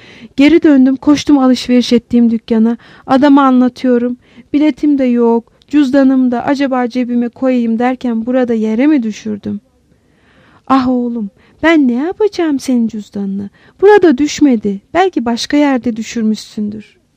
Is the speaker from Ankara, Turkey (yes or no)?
no; Amasya, Turkey; Hemşerim sen nerelisin? Amasyalıyım.